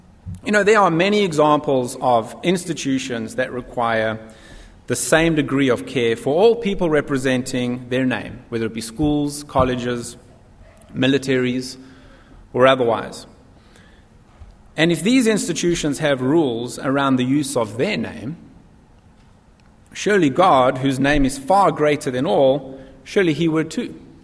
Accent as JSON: {"language": "English", "country": "South Africa", "tie": "born or raised there", "moved": "yes", "said": "when my siblings and I were growing up in South Africa, public schools did things a little bit differently than they do things here."}